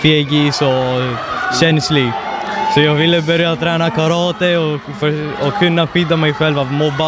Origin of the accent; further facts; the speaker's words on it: Greece; now in Stockholm, Sweden; Nej, jag kommer från Grekland och jag bor i Stockholm.